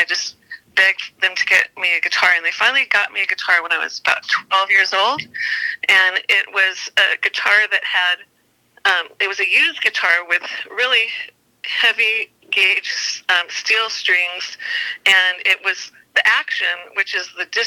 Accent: Dallas, Texas, United States; born there; I was born in Dallas, and we went to a church there.

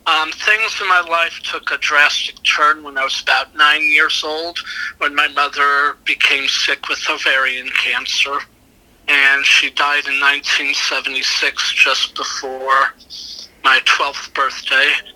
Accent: Fayetteville, Arkansas, United States; also born or lived in Colorado; I was born in Colorado, and when I was a year old, my family moved to Fayetteville, Arkansas, and where my dad became a teacher at the University of Arkansas.

